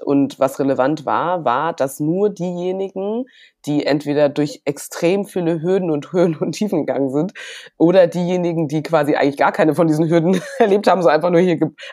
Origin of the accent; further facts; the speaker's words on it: Puchheim, Bavaria, Germany; ich bin ja hier geboren und dann bin ich auch bin in München aufgewachsen, in so einer kleinen Gemeinde in Puchheim, die ist mittlerweile eine Stadt.